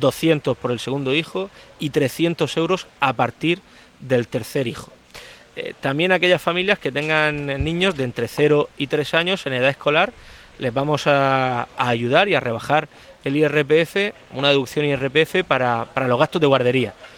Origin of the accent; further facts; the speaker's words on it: Spain; que aquellos que lo cumplimos y que estamos orgullosos de ser españoles, como los murcianos.